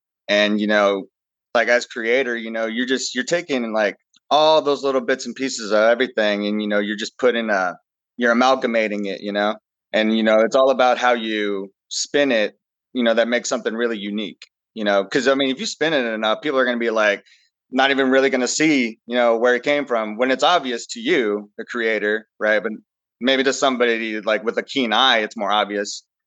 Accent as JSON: {"language": "English", "region": "Texas", "country": "United States", "tie": "born or raised there", "said": "Well, born and raised in Texas, just pretty normal upbringing, went through school and everything"}